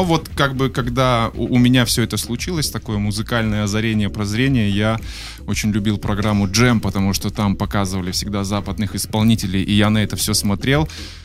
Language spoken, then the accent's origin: Russian; Nalchik, Kabardino-Balkaria, Russia; Нет, родился я не в Петербурге, я родом из Солнечного Кавказа. Вот, родился я в городе Нальчик, и до, ой, уже даже не помню, до скольки лет я там жил.